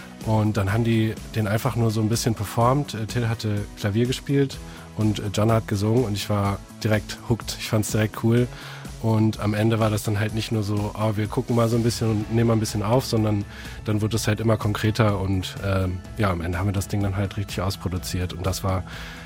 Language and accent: German; Northern Germany, Germany; also born or lived in Kiel; now in Siegen, Germany; Ich bin auch aus dem Norden. Ich habe in Kiel den Bachelor Psychologie gemacht und bin dann jetzt für den Master hier nach Siegen gekommen.